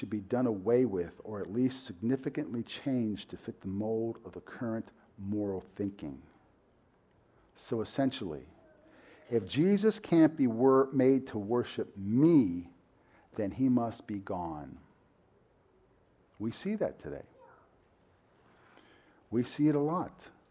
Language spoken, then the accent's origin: English; Baltimore, Maryland, United States; born there; But you guys know I was born in Sinai Hospital in Baltimore